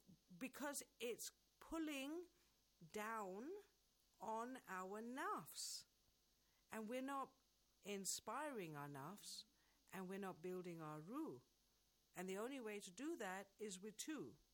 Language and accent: English; England, United Kingdom; I'm from England and I live here.